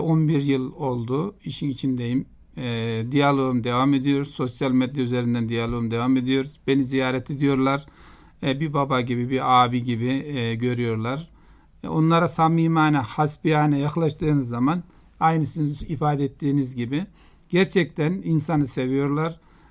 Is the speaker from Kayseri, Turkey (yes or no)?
yes; Kayseri, Turkey; Ben aslen Kayserliyim. 1964 doğumluyum.